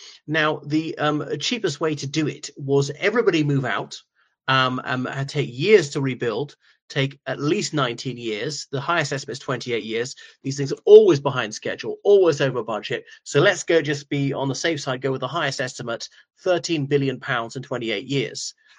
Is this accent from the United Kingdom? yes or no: no; Ireland; from Ireland.